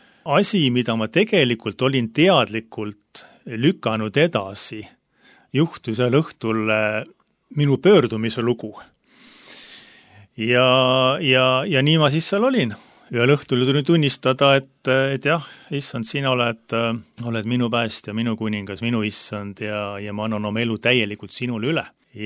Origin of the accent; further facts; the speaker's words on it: Ridala, Lääne County, Estonia; lasi meid ristida kohalikus Luteri kirikus, Ridalast olen pärit Läänemaalt.